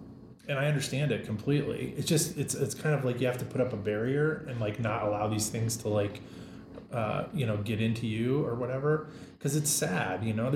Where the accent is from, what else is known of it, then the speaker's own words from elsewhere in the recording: Iowa, United States; I'm from Iowa, and to Des Moines, to the hospital there.